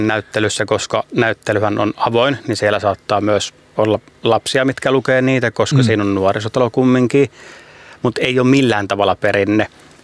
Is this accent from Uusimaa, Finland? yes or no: no; Joutseno, South Karelia, Finland; minä olen itse kotoisin Joutsenon nimisestä kylästä, mikä on Etelä-Karjalassa, että minun suvussa on aina puhuttu paljon romaanikieltä, että mummon kanssa puhun sitä todella paljon.